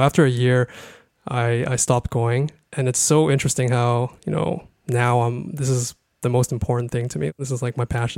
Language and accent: English; Toronto, Ontario, Canada; I'm from Toronto, Canada.